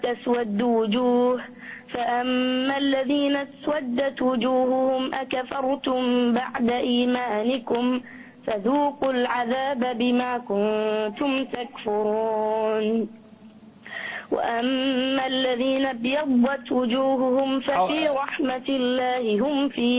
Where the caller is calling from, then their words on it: United Arab Emirates; من الإمارات